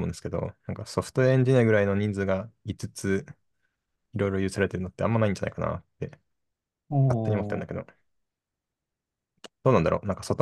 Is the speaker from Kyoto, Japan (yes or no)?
no; Saga, Japan; 地元が佐賀なんで